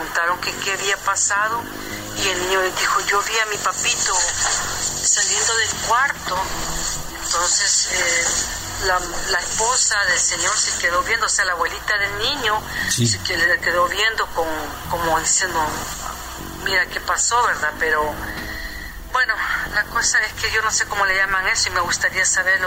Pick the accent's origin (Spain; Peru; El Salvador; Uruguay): El Salvador; now in Tampa, United States; yo soy originaria de El Salvador.